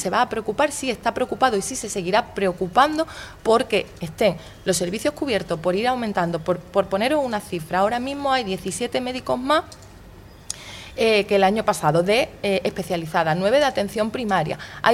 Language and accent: Spanish; Melilla, Spain; Antes de delegada del gobierno soy ciudadana melillense y lo he sido siempre.